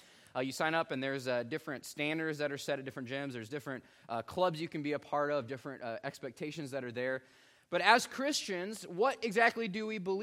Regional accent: Midwest, United States; But we had some activities growing up in the Midwest where we're surrounded by corn and soybeans.

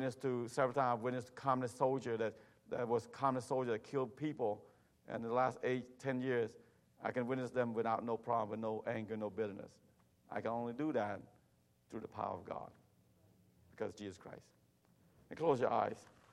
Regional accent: Atlanta, Georgia, United States; now in California, United States; And you know, I grew up in Atlanta in the South, and I thought everybody is friendly, amen. When I moved to California, totally different.

